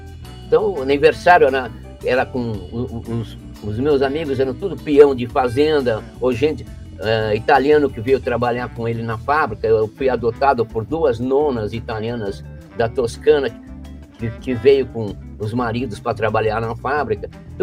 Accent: São José dos Campos, São Paulo, Brazil; eu nasci e cresci dentro de um complexo em São José dos Campos, a fábrica era na frente da Estrada de Ferro Central do Brasil, né?

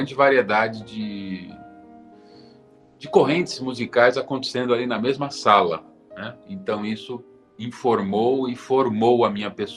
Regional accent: Niterói, Rio de Janeiro, Brazil; born there; Bom, a minha família é toda do interior paulista e da capital aqui. Eu nasci em Niterói, na verdade eu sou fluminense, né?

